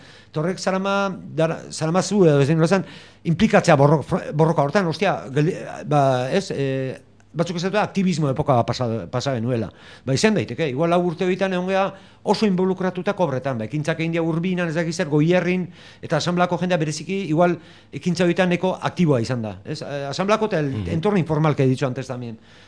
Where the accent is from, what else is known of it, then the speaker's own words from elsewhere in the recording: Basque Country, Spain; Donostialdekoa naiz